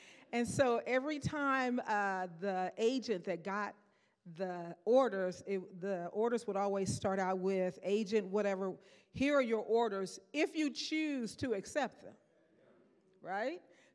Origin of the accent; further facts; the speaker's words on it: Arkansas, United States; moved away as an adult; Again, I grew up in Arkansas. Yes. Yeah, woo! The Razorbacks, yes, woo!